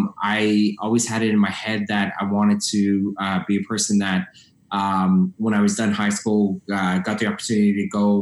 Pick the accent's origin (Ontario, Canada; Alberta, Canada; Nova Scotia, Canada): Ontario, Canada; Toronto; I'm 42. I was born in Toronto, grew up in Toronto, in North York.